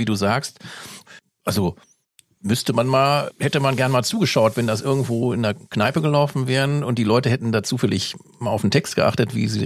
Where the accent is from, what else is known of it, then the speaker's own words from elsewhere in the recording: Germany; Ja, aber was müsste ich mir als Deutscher anhören, dass ich da in meinem Stechschritt rumlaufe oder was?